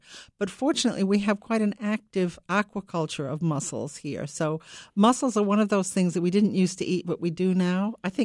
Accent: Maine, United States; I mean, when I was growing up in Maine, we didn't eat mussels at all.

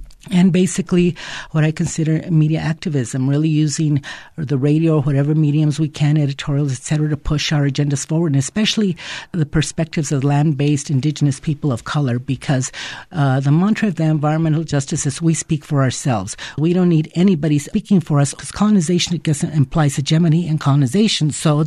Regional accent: Wagon Mound, New Mexico, United States; I'm originally from the Wagon Mound area. My family has been there for many generations.

